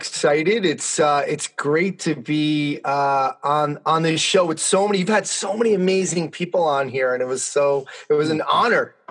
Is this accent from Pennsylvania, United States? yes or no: no; White Plains, New York, United States; I grew up in White Plains, New York, which is about 30 miles north of Manhattan.